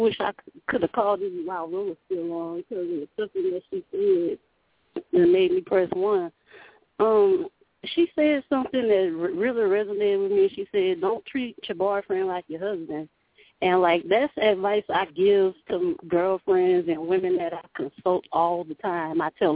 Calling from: Louisiana, United States; I'm calling from Louisiana.

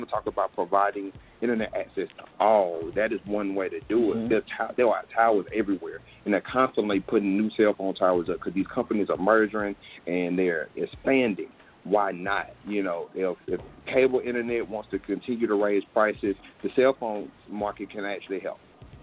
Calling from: Mississippi, United States; I'm calling in from Mississippi.

